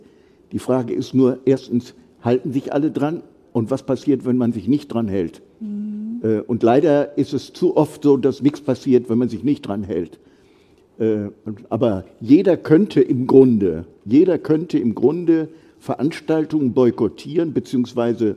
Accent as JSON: {"language": "German", "town": "Hanover", "region": "Lower Saxony", "country": "Germany", "said": "Ich komme aus Hannover."}